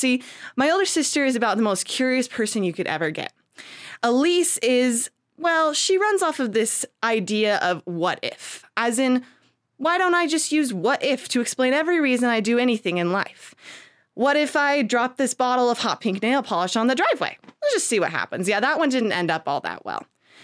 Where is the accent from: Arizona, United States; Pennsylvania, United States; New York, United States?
Arizona, United States; Phoenix; I'm from Phoenix, Arizona, and I'm a professional storyteller.